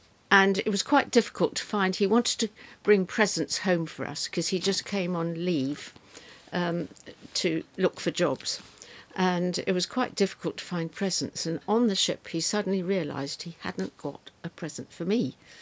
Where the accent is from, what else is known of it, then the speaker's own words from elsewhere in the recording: South Africa; born there; Well, I was born in South Africa, so I don't really have memory of the war